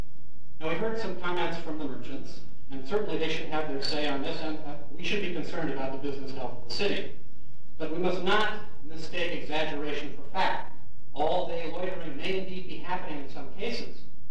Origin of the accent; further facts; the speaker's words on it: Santa Cruz, California, United States; now in San Jose, United States; I'm from Santa Cruz and have lived in San Jose as well